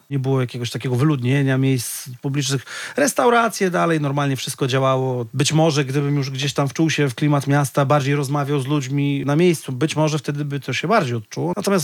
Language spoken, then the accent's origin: Polish; Białystok, Podlaskie Voivodeship, Poland; sam pochodzę z takiej w miarę niebezpiecznej dzielnicy w Białymstoku